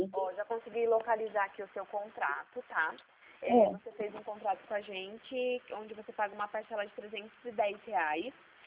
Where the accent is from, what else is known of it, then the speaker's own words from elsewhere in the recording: São Paulo, Brazil; Eu também sou de São Paulo